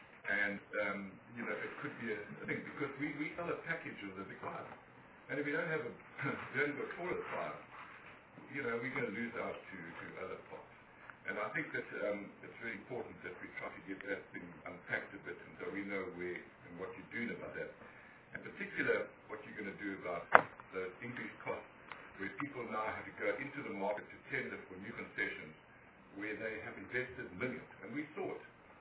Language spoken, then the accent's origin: English; South Africa; we, as a South African, are creating a domain